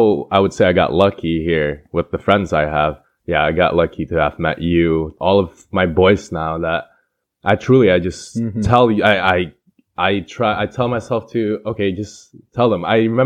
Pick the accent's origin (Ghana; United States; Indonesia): Indonesia; growing up in Turkey, same with me in Indonesia